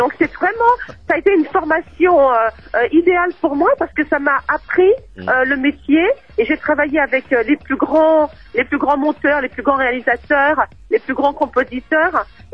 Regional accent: Paris, Île-de-France, France; also born or lived in Guadeloupe; je suis née en Guadeloupe, mais j'ai grandi à Paris dès l'âge de 6 ans

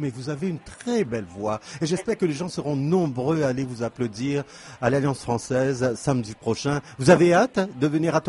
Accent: Zambia; also born or lived in Botswana / Mauritius; Moi, j'ai grandi avec cette voix quand j'étais petit garçon en Zambie, en Botswana, à l'île Maurice.

